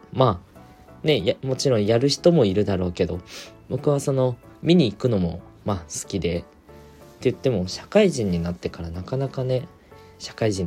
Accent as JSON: {"language": "Japanese", "region": "Shizuoka", "country": "Japan", "tie": "born or raised there", "said": "実家の方に帰ってまして、ちょうど1週間前かな、まあ、地元の静岡の方に帰ってたんですけど、"}